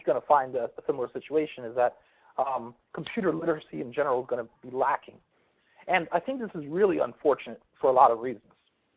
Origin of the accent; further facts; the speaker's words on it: Washington, District of Columbia, United States; I'm from the Washington, D.C. area, and I'm not going to talk too much more about myself.